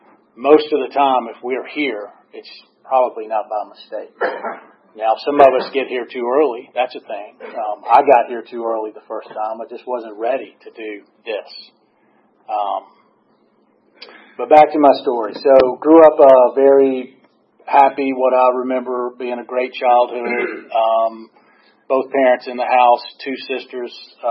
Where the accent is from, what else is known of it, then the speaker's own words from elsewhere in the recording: East Cobb, Georgia, United States; also born or lived in Atlanta / Athens; I am a product of Atlanta, Georgia. I was born at Crawford Long Hospital. I grew up in East Cobb. My father was at Lockheed. I was here until I was about 6 or 7 years old